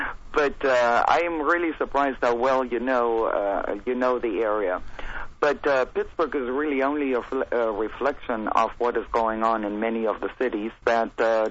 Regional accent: Germany; I'm from Germany originally.

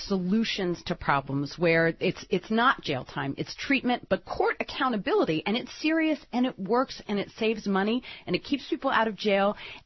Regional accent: Philadelphia, Pennsylvania, United States; born there; I was born in Chestnut Hill in Philadelphia to, right. like, you know, white middle-class parents the way I was

